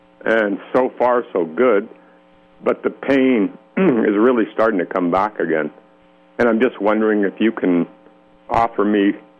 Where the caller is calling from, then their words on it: Edmonton, Alberta, Canada; from Edmonton.